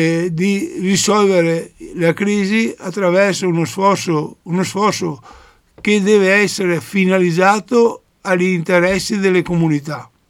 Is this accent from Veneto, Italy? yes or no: yes; Veneto, Italy; noi come Veneto e come Veneti